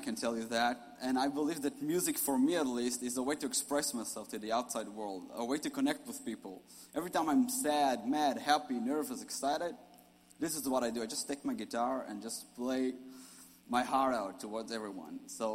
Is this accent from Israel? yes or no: yes; Israel; Growing up in Israel was pretty great.